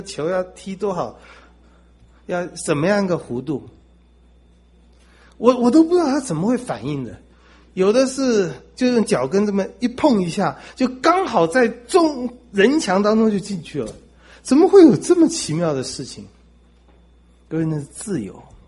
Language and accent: Chinese; China; 我们中国人真是很喜欢读书，很喜欢上学。